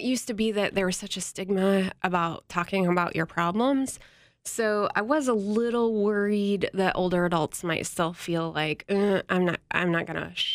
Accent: Avon, United States; now in St. Augustine, United States; Yeah, I grew up in Avon. Okay. I moved to St. Augustine.

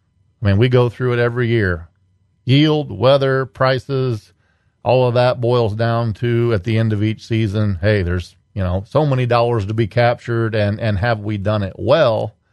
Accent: Galva, Illinois, United States; I grew up right in Galva, Illinois.

